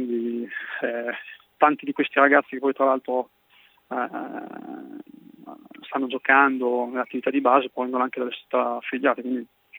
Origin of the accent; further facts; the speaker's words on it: Parma, Emilia-Romagna, Italy; now in Fidenza, Italy; io che sono di Parma, sono abito a Fidenza